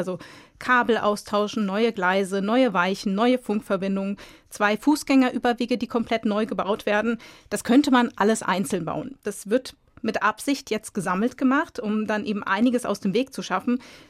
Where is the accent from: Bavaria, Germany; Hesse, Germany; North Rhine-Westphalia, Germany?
Hesse, Germany; Frankfurt; wenn man sich so als Frankfurter damit auseinandersetzt